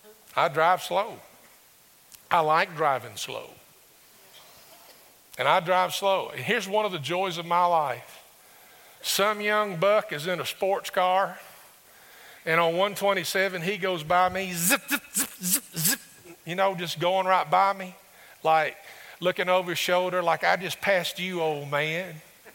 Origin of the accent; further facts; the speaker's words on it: Summersville, United States; When I was growing up in Summersville